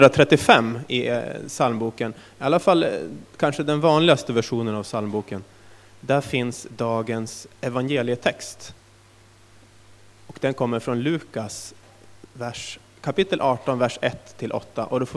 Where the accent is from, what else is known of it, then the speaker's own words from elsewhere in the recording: Härnösand, Västernorrland County, Sweden; jag var 17 år, då hade jag precis blivit medlem i EFS-kyrkan i Härnösand, där jag är född och uppvuxen.